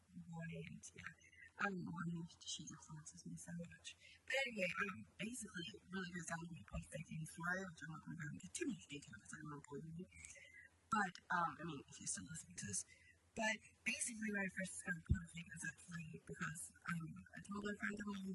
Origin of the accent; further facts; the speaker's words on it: England, United Kingdom; No, I'm too English.